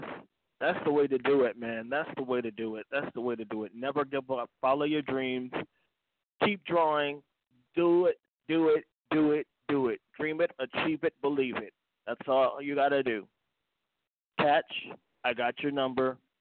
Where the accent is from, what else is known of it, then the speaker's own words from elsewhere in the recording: Milwaukee, Wisconsin, United States; now in Dallas, United States; I got Green Bay because I'm living in Dallas, and I was from Milwaukee originally.